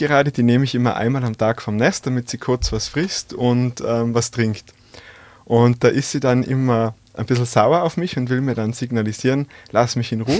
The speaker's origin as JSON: {"language": "German", "town": "Schwoich", "region": "Tyrol", "country": "Austria", "said": "Ich komme eigentlich aus Schwolch, aus dem Tiroler Unterland und da redet man natürlich schon ein bisschen anders, gell?"}